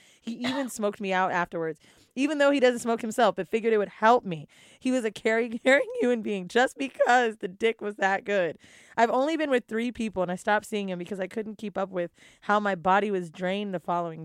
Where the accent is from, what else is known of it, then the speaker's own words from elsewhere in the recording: Pakistan; I'm Pakistani.